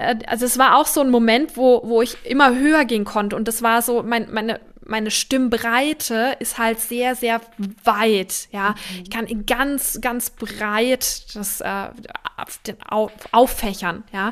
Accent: Baden-Württemberg, Germany; ich komme aus Badenerland

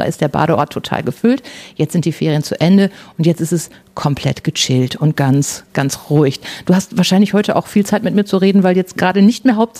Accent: Germany; now in Namibia; gerade auch als Deutscher

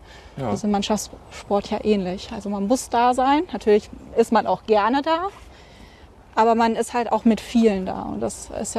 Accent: Moers, North Rhine-Westphalia, Germany; damals noch in Moers, in meiner Heimatstadt.

